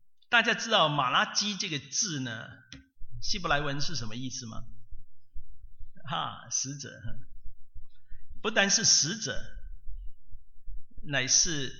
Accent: China; 我们中国人有说一句话，说善有善报，恶有恶报，若是不报，时候没到

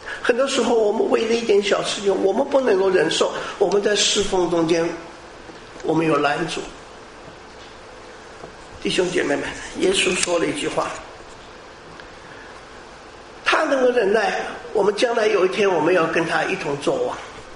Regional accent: Taiwan; 我从台湾来的

